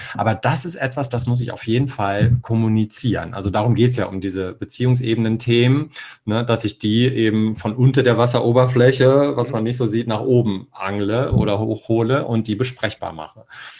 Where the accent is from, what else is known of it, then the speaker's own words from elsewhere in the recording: Hamburg, Germany; ich komme ja aus Hamburg